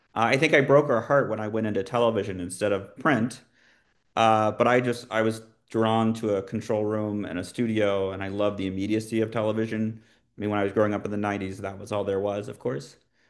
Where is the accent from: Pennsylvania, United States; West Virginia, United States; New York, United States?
West Virginia, United States; Morgantown; I'm a small town kid like yourself. I grew up in West Virginia. I grew up about an hour south of Pittsburgh in Morgantown, where WVU is.